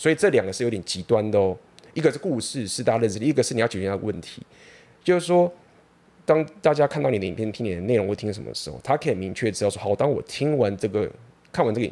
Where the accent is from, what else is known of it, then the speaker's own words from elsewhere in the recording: Taiwan; 我自己就很了解我自己是个非常非常土生土长的台湾人，虽然说我到处旅行世界